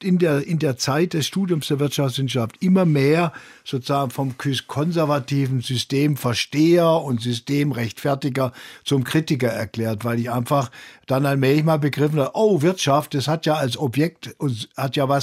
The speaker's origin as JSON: {"language": "German", "town": "Bad Wildbad", "region": "Baden-Württemberg", "country": "Germany", "tie": "born or raised there", "said": "Das in Bad Wildbad, wo ich groß geworden bin"}